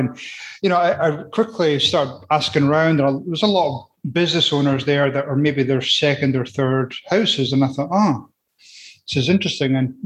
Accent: Edinburgh, Scotland, United Kingdom; I grew up in Edinburgh, Scotland, and, you know, had a pretty normal, you know, childhood.

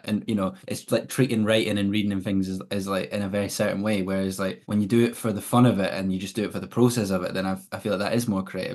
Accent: Scotland, United Kingdom; Maybe it's partly this being Scottish and partly, you know, just having a sort of relating a lot to where I grew up and things.

